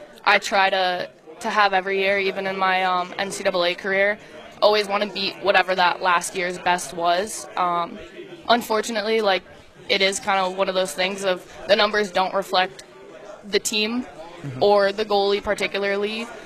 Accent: New York, United States; born and raised in New York.

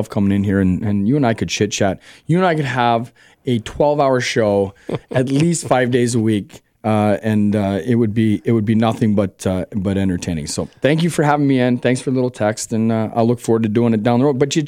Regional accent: Toronto, Ontario, Canada; I'm from Toronto.

